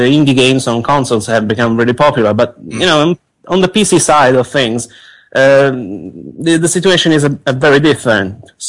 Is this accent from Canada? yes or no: no; Italy; I'm from Italy.